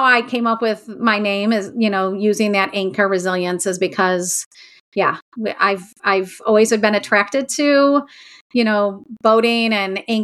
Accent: Ohio, United States; You know, I grew up in Northeast Ohio, so I am very close to Lake Erie.

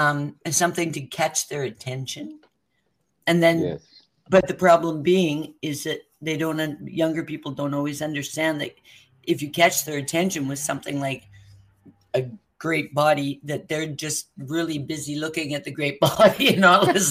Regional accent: Canada; I'm Canadian and I'm going, who's watching?

